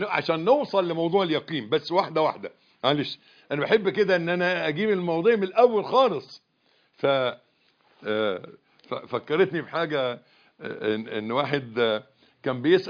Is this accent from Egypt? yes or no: yes; Egypt; إحنا برضو إحنا مصريين زي بعض